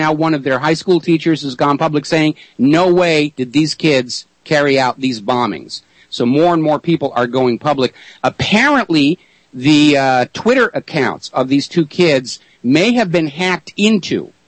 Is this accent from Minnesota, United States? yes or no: no; Watertown, Massachusetts, United States; also born or lived in Boston; I was born in Boston, but for the first few years of my life, I did live in Watertown.